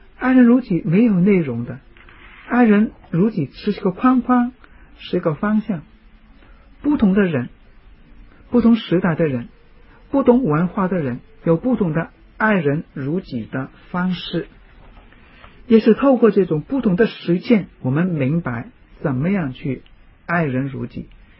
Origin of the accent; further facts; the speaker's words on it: Hong Kong; 我好奇怪哦，我从香港来，我好奇怪。